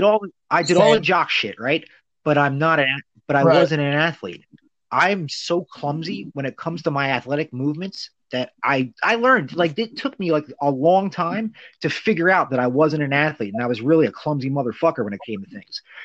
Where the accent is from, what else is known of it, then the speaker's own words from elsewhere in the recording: New Jersey, United States; Look, man, I'm 42 years old. I grew up in South Jersey.